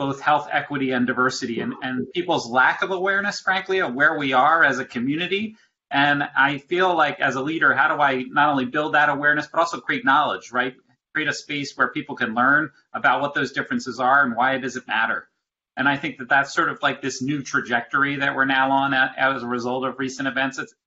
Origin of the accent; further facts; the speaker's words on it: Pennsylvania, United States; moved away as an adult; now in Lancaster County, United States; Even though I'm from Delaware County originally, right outside of Philadelphia, I still was not from Lancaster County.